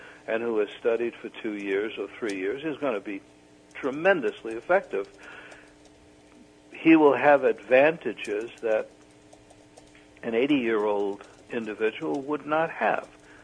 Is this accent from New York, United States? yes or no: yes; New York City, New York, United States; I'm from New York City. I'm from the Bronx. I grew up there. I've lived there for more than 30 years.